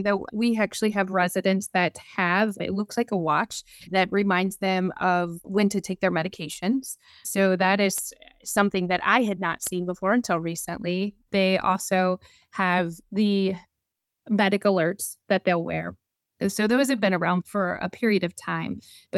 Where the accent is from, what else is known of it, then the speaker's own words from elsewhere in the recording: Tennessee, United States; moved away as an adult; now in Wisconsin, United States; He is from Wisconsin, and so I am originally from Tennessee. So my path was actually going to be in singing and songwriting and then moved to Wisconsin because I married him.